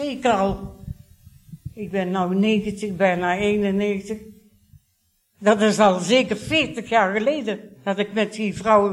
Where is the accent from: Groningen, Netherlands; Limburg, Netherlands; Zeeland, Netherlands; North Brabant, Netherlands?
North Brabant, Netherlands; Breda; now in Baarle-Hertog, Belgium; Ik ben origineel van Breda.